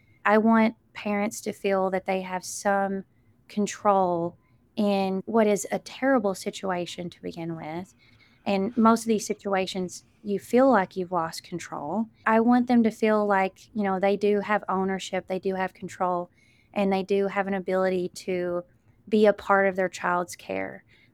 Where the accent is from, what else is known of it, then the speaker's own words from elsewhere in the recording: Kentucky, United States; I'm a native of Kentucky and I know the people here. You know, I grew up in Eastern Kentucky